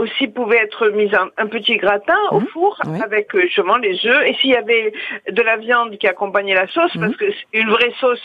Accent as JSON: {"language": "French", "country": "Tunisia", "said": "parce que je suis de Tunisie aussi"}